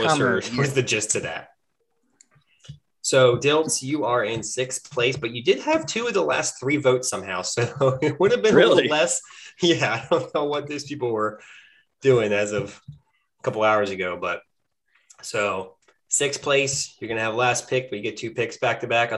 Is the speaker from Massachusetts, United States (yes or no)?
no; New Jersey, United States; I'm from Jersey, so I love his picks.